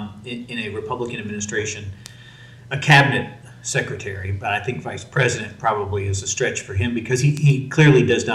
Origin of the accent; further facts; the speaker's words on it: Virginia, United States; Growing up in Virginia, the liquor stores were owned by the state.